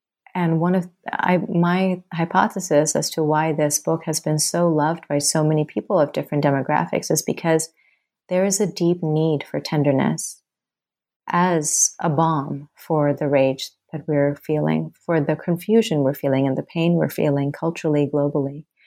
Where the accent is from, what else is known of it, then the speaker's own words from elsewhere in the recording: Thailand; moved away as an adult; also born or lived in Bangladesh; now in United States; I'm from Bangladesh, and I was born there, and I was raised in Thailand, and then I immigrated to the States when I was 18. And I was raised in an international school